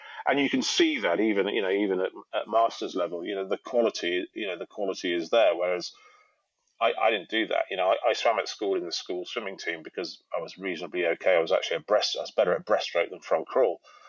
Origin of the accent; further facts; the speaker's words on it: Yorkshire and the Humber, United Kingdom; I grew up in the Yorkshire Dales and, you know, we mucked around in rivers